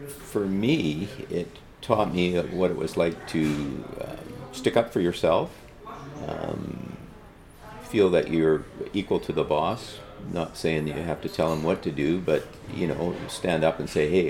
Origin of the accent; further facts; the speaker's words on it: Royston, British Columbia, Canada; I grew up in Royston.